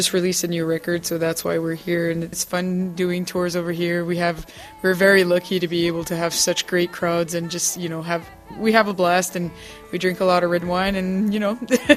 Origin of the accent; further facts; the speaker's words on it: New Brunswick, Canada; Yeah, I'm from New Brunswick, which is really on the maritime, like, eastern Canada.